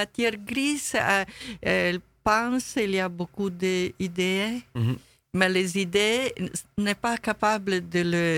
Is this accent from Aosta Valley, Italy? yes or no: no; Rome, Lazio, Italy; Vous savez que je viens de Rome, et à Rome il y a le Vatican.